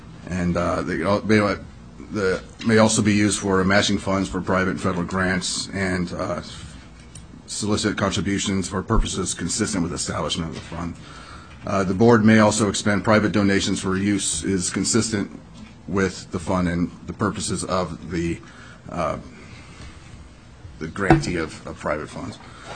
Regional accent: Alaska, United States; I'm from Southeast, so I call them kings. I don't call them Chinooks.

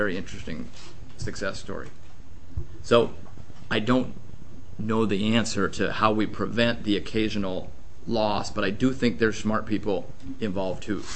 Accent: Alaska, United States; I grew up in Alaska and was educated in Alaska in the days of student loan forgiveness programs.

